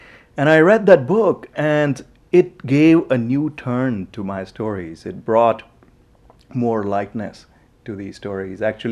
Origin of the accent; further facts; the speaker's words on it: Jammu and Kashmir, India; I grew up in Kashmir.